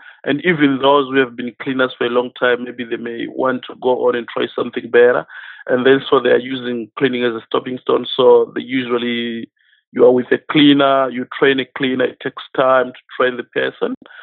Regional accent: Pretoria, Gauteng, South Africa; moved away as an adult; now in Ireland; No, I live in Ireland, but I'm from South Africa.

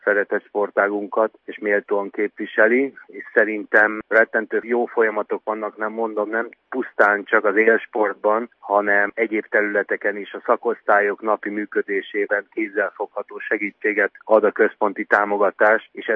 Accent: Vác, Pest, Hungary; vagy visszamegyek szülővárosomba, Vácra

